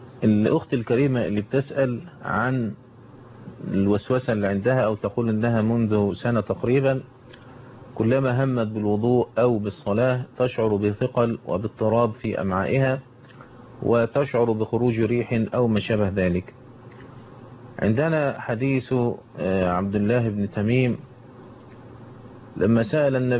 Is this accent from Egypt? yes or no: yes; Egypt; عندنا في مصر هنا اماكن زي الجيزة وزي البلبيس الشرقية